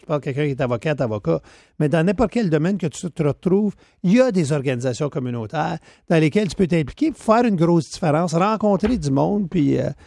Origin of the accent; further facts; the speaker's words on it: Chelmsford, Ontario, Canada; je viens du nord de l'Ontario, dans un petit village de Chelmsford, où finalement, écoute, je dirais que c'était peut-être trois quarts de la population, peut-être un peu plus, qui était francophone, mais il y avait les anglophones.